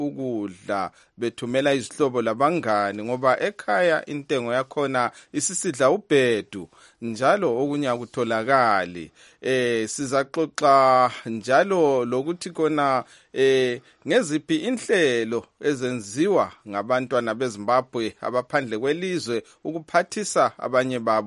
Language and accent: English; Matabeleland, Zimbabwe; now in United Kingdom; from where I come from Matabeleland, they are called Ospatelene.